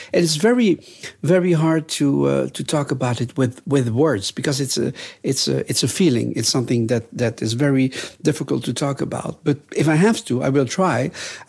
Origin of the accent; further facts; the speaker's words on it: Belgium; I'm from Belgium. I'm a composer and a conductor.